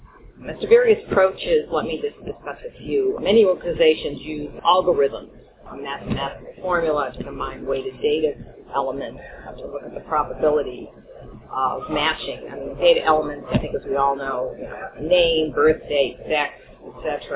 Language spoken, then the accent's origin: English; Virginia, United States; My home state, Virginia, the Department of Health has created a master patient index